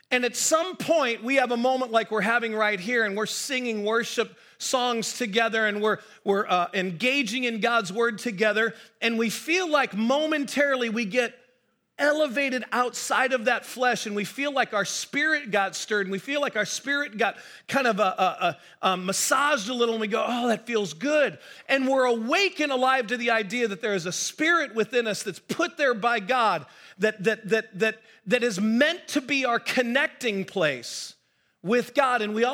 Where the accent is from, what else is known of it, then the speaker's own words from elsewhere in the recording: United States; born there; The point is, by ancestry, I'm German, but I'm American. I was born in America. I live with Americans, I speak English, and so my whole context is American.